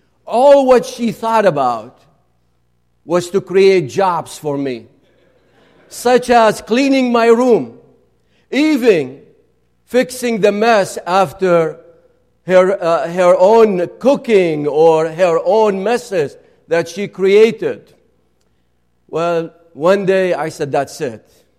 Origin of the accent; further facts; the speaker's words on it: Nineveh, Iraq; now in United States; I come from Nineveh.